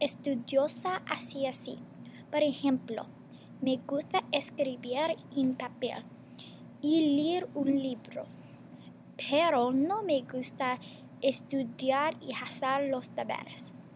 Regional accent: Atlanta, Georgia, United States; Spanish is a second language; Yo soy de Atlanta.

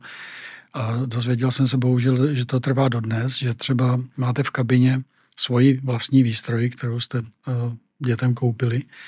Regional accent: Velké Meziříčí, Vysočina Region, Czechia; u nás ve Velké Meziříčí jsme třeba ještě předtím

